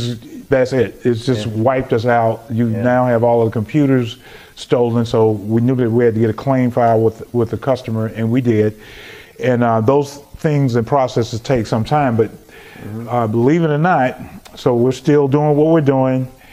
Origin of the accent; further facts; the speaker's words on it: Chicago, Illinois, United States; growing up in Chicago, like the back of my hand.